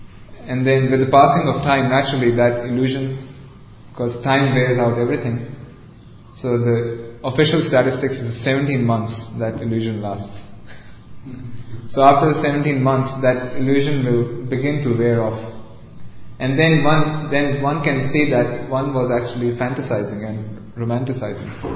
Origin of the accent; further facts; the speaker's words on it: India; In fact, I'm from India, there's this Bollywood.